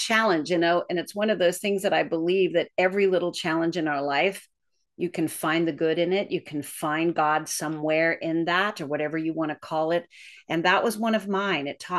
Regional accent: Deep South, United States; moved away; I was brought up in the South, in the deep South, and there were a lot of challenges in my youth. And when I first came to California with my mother

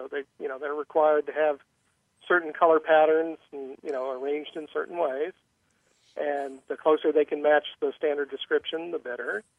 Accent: New Jersey, United States; I grew up in New Jersey, and so Craig was a fixture way back into my younger days.

